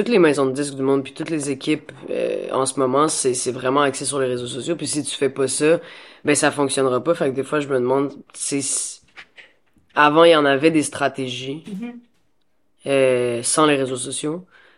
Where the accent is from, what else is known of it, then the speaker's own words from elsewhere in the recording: Montreal, Quebec, Canada; moi, je viens de Montréal, qui est une ville extrêmement ouverte d'esprit.